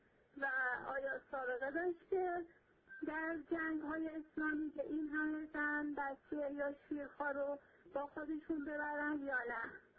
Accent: Iraq; Persian is a second language; از عراقم هستم، از عراق جنوب هستم، ولی چون دیگه تحصیل کرده دانشگاه هستم لهجه عربی نمیخوام صحبت کنم بنا به دلایلی.

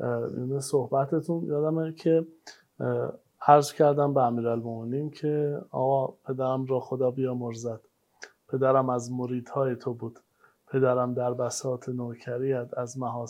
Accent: Kerman, Iran; now in Qom, Iran; ولی یادم از کرمان که اومدم به قم، چون قم خیلی دوست داشتم

